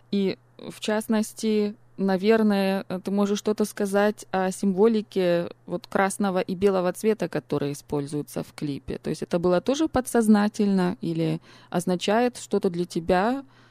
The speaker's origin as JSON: {"language": "Russian", "town": "Chernihiv", "region": "Chernihiv Oblast", "country": "Ukraine", "said": "так как я из Чернигова, для меня вот степи и широкие просторы, горизонт, который можно видеть, это, конечно, для меня все символизирует что-то родное"}